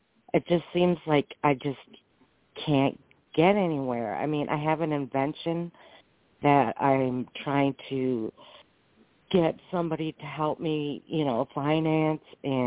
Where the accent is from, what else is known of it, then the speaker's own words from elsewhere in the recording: Iron River, Michigan, United States; Yeah, my mom and my dad was born in Escanaba. And I was born in Iron River, but anyways.